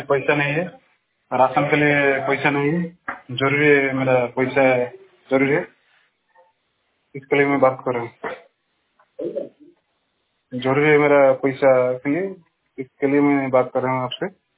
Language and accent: Hindi; Bangalore, Karnataka, India; sir मैं बैंगलोर से हूँ